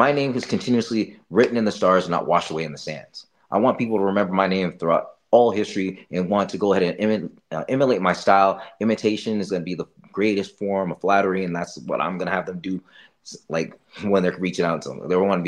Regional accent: New Mexico, United States; Because of the fact that I get to do it in my hometown, in my backyard. And I had a whole city in the state of New Mexico cheering me on for this title.

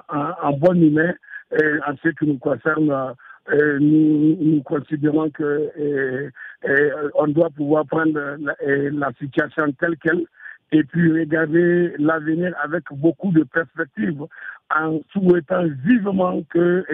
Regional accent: Niger; le président Tandja, c'est un homme qui a fini par marquer notre vie en tant que Nigérien

